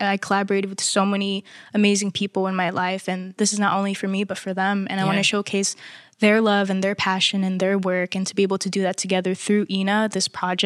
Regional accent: Philippines; I'm obviously Filipino, so a lot of like our upbringing comes with karaoke nights at like Filipino parties.

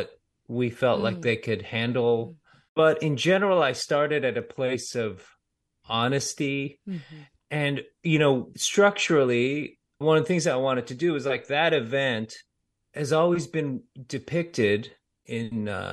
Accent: United States; It hurt me, his son, because I grew up in America.

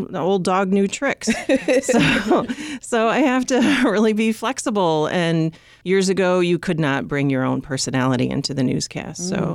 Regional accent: Illinois, United States; I grew up in the Western suburbs and my dad worked for the Chicago Tribune, not as a reporter, but did work for the Tribune.

